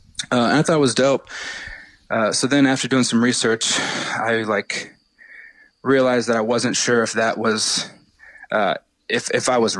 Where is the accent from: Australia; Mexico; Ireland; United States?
United States; North Carolina; born there; also born or lived in Honolulu / San Francisco; Both my parents were military. I was born in North Carolina. I only lived there for about two, three months, moved to Honolulu.